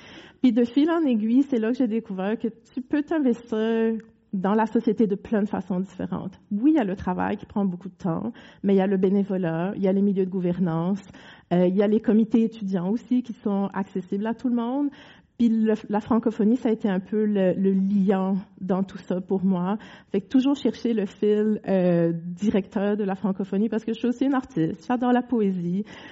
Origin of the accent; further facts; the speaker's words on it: Réunion; French is a second language; now in Canada; Puis moi, je me souviens d'être arrivée au Québec, et oui, j'ai appris le français à l'école, à La Réunion, mais personne ne parle dans ma famille.